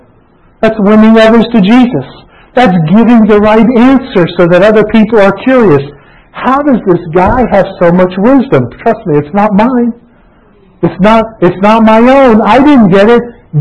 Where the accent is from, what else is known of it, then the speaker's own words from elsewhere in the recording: Florida, United States; I grew up in Florida. I was born in Florida.